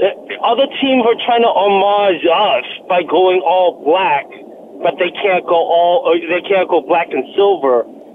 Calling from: South Korea; I'm calling in from South Korea.

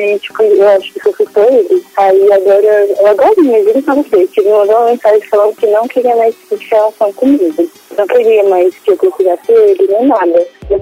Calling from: Brasília, Federal District, Brazil; Eu falo de Brasília.

